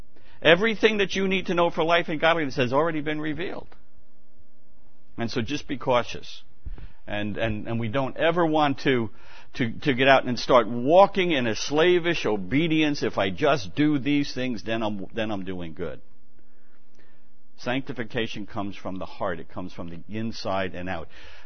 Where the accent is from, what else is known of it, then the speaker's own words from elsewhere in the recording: New York, United States; But I'm from New York. I'm a retired cop.